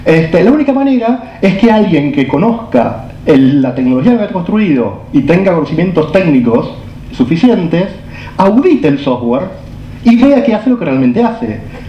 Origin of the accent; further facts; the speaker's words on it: Mar del Plata, Buenos Aires Province, Argentina; Yo también soy de Mar del Plata, también vivo en una casa